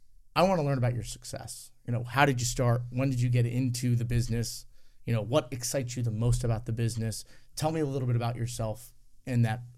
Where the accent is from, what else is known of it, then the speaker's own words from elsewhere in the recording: Miami, Florida, United States; I'm still, I'm in from Miami, okay?